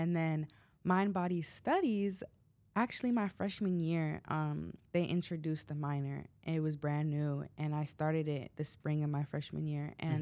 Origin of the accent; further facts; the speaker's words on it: Arizona, United States; Yeah, I am from Arizona. I'm a third year here at USC studying psychology